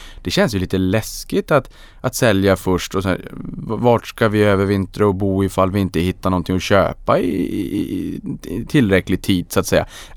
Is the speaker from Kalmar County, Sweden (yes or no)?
no; Boden, Norrbotten County, Sweden; Och i Boden där jag kommer ifrån, då lämnade man och gick från hus och hem.